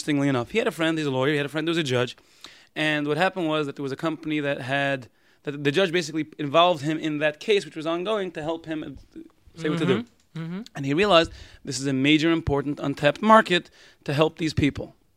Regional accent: Brooklyn, New York, United States; I'm from Brooklyn. Yeah. I speak fast.

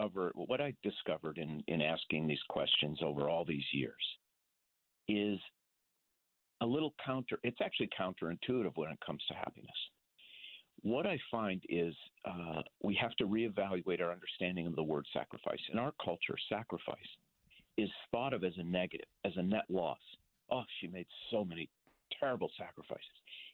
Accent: Minneapolis, Minnesota, United States; born there; the fact that I was born in 1960 in Minneapolis doesn't tell you anything about me.

